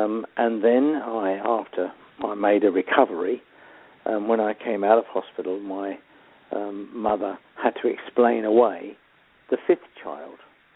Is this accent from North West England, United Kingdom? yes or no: no; London, United Kingdom; And I was brought up then in the East End